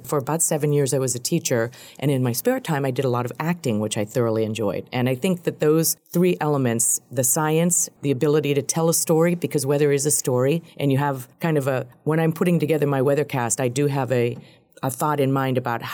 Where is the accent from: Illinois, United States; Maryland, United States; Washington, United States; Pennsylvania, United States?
Pennsylvania, United States; Erie; I am from Erie, and Erie is a wonderful place also. I love my hometown.